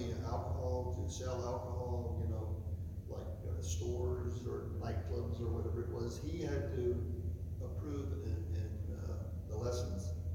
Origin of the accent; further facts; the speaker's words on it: Brenham, Texas, United States; But I was born and raised in Brenham, Texas. It's also the place where that famous ice cream, Bluebell ice cream, is made.